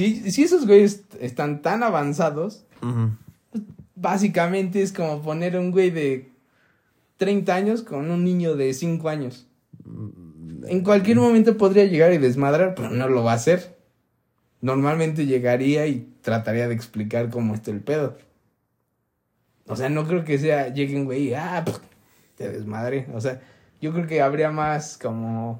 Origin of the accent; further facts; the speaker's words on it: Mexico; O sea, como mexicanos sí nos dan chance de entrar a más lugares.